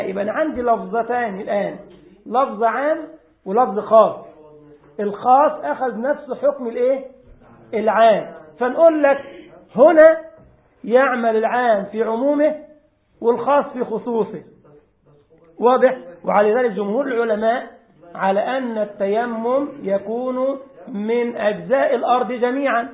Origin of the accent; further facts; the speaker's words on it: Egypt; يعني عندنا في مصر الزلطة يعني الحجرة، ولكنها حجرة ملساء كده.